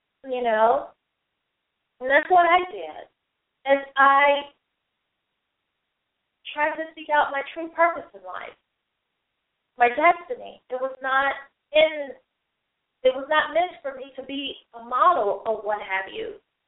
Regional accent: the South, United States; You know, I'm from the South, so we roll our words towards the kids.

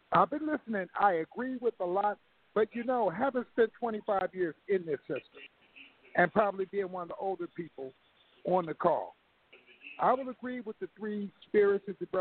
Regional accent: Harrisburg, Pennsylvania, United States; You know, I'm from Harrisburg, Pennsylvania.

